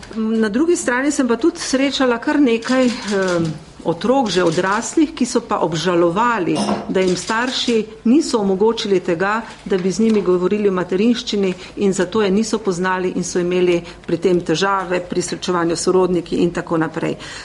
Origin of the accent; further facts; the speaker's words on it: Drava, Slovenia; also born or lived in Maribor; Rojena sem v Mariboru, mladost sem pa preživela v Slovenskih Goricah, tik ob meji z Republiko Avstrijo.